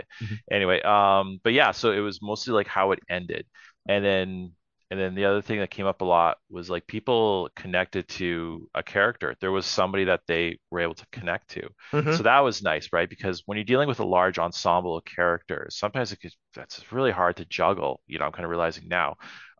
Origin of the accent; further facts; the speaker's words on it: Edmonton, Alberta, Canada; doing contract work in Edmonton, which is my hometown